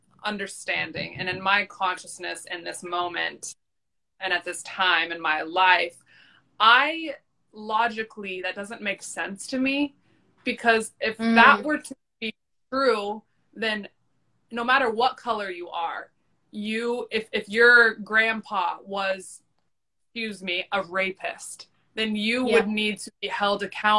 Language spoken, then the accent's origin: English; United States; just the reality of being a white person growing up in America